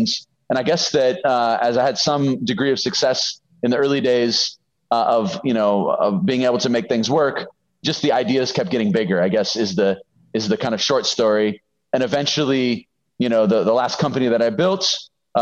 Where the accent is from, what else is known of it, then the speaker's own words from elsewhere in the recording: California, United States; Like you said, I'm from California, and I drove from California to Costa Rica